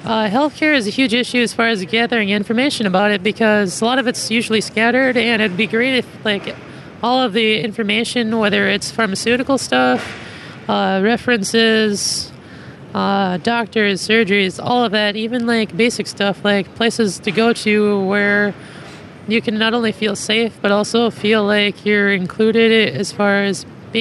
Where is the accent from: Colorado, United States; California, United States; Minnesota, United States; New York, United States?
Minnesota, United States; Brooklyn Center; I'm from Brooklyn Center.